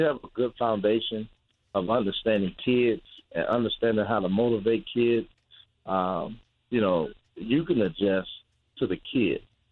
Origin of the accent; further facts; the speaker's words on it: St. Louis, Missouri, United States; Well, I'm from St. Louis, but I'm a state kid. When I say state, I'm from St. Louis, Missouri.